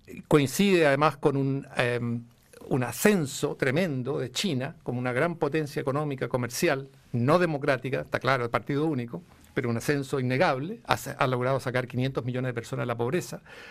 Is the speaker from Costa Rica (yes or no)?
no; Chile